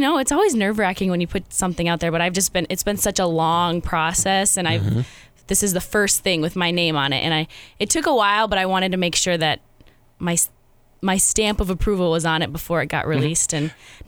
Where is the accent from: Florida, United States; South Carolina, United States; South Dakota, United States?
South Dakota, United States; Sioux Falls; Well, so grew up, born and raised in Sioux Falls, South Dakota.